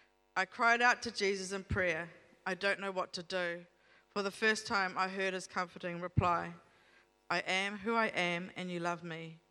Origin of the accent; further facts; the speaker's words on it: Palmerston North, Manawatū-Whanganui, New Zealand; I grabbed my girls and I kept running to Palmerston North, my hometown.